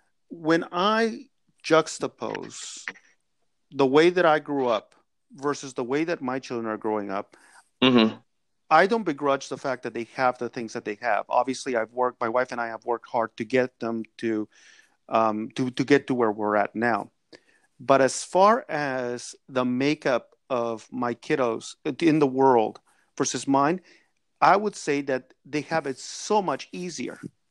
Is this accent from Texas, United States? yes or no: no; East Los Angeles, California, United States; First and foremost, we're an immigrant family. Second of all, we were not well off. Third, I grew up in East LA in the 80s